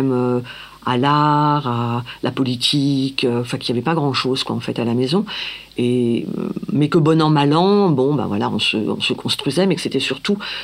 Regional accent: France; born there; Alors moi, je ne viens pas d'Algérie, mais mon père vient d'Algérie. Moi, je suis né en France.

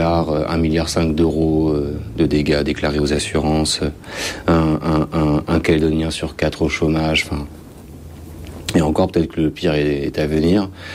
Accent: France; Mais là je te parle personnellement en tant que Français

